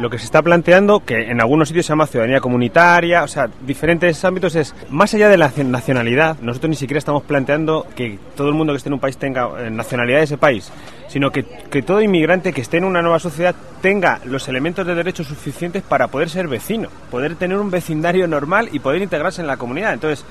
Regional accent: Spain; nosotros que somos españoles y vivimos lo de la valla para la sociedad española no es sostenible moralmente

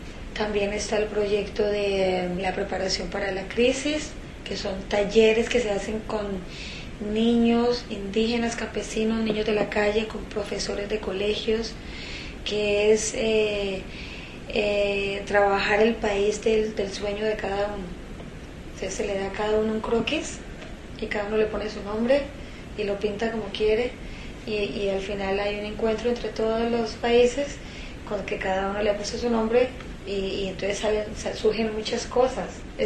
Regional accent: Colombia; moved away; pues uno como colombiano acá también es como...

